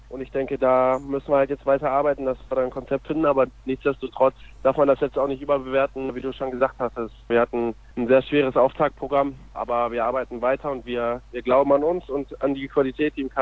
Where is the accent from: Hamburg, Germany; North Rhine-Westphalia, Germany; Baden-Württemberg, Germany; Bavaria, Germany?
North Rhine-Westphalia, Germany; ich komme aus Watzertofen, das ist ja auch in Ostwestfalen bei Lemgo und Herford in der Nähe